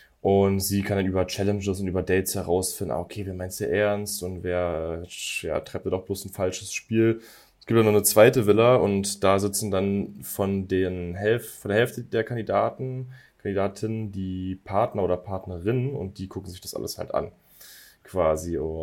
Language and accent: German; Falkensee, Brandenburg, Germany; moved away as an adult; now in Munich, Germany; ich bin jetzt mittlerweile 28. Ich komme ursprünglich aus Berlin, beziehungsweise Randbezirk Berlin aus Falkensee. Ist ein kleines Jahr schon fast Dörfchen, würde ich sagen. Bin letztes Jahr hierher gezogen nach München, wo ich jetzt auch schon seit anderthalb Jahren lebe.